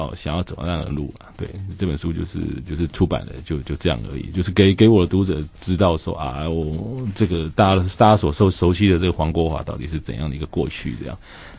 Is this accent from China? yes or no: no; Kaohsiung, Taiwan; 对，我在高雄长大的